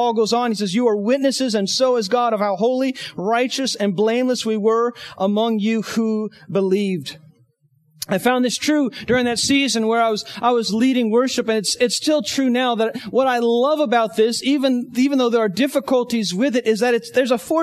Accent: Northeast, United States; I grew up in the Northeast, and it's a very elitist mentality there.

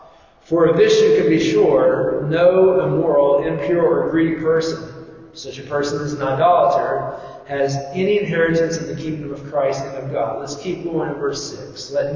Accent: the South, United States; I know I'm from the South, from the backwoods, and I just don't know how hard life can be

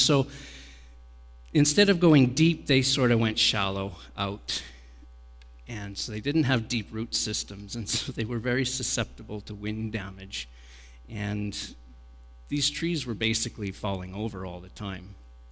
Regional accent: Australia; This is me, being an Australian, in front of what is called the big tree.

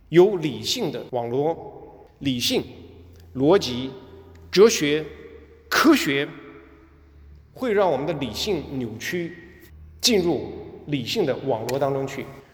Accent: Inner Mongolia, China; 我抓过鸟，我小的时候在内蒙古，我抓过鸟。

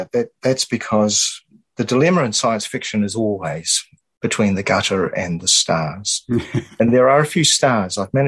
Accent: Dunedin, Otago, New Zealand; I grew up in a city called Dunedin, which has its own quirks and character. Left there when I was 20, about 5 years in Wellington.

